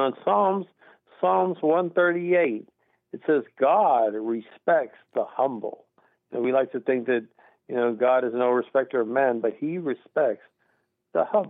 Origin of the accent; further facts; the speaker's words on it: Garland, Texas, United States; accent: German; also born or lived in Germany; growing up in South Garland, Texas